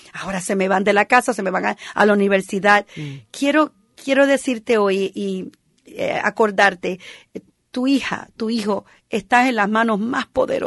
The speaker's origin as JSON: {"language": "Spanish", "town": "New York City", "region": "New York", "country": "United States", "tie": "born there", "said": "yo nací en Puerto Rico, pero yo en verdad no conozco a Puerto Rico. Uh-huh. Yo nací en New York City. Uh-huh. Entonces en verdad no conozco a Puerto Rico"}